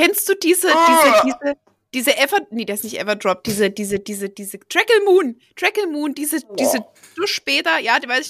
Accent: Gera, Thuringia, Germany; Jetzt komme ich aus Gera, wie ja nun, glaube ich, jeder hier weiß.

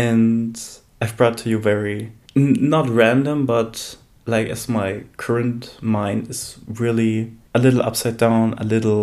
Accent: North Spain, Spain; the last song I've listened to was by an artist from my hometown. Mm-hmm. In North Spain.

